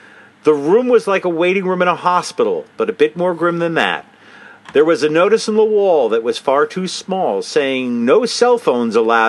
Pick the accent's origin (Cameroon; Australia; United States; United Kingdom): Australia; I'm Australian, too.